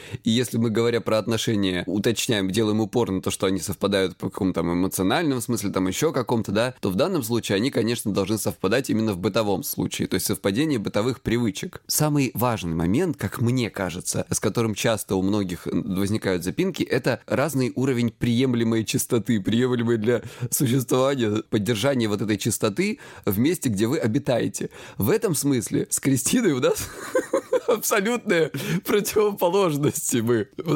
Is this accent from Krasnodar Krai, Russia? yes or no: yes; Krasnodar Krai, Russia; мне 36, я психолог, я мужик, я лысый и я с Кубани.